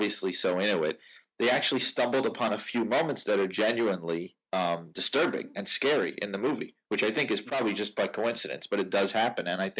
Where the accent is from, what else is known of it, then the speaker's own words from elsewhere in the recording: New York, United States; I grew up in New York, so we actually had Zachary, which is slightly before my time.